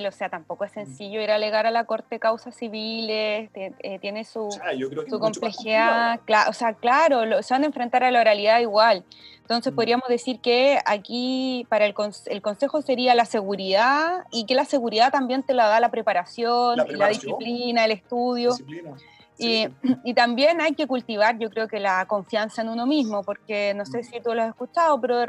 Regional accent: Coyhaique, Aysén, Chile; Yo soy coyhaiquina.

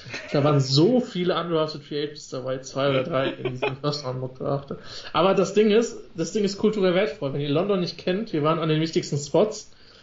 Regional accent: Rhineland-Palatinate, Germany; ich bin aus dem Westerwald, also das ist nördlich des Rheinland-Pfalz.

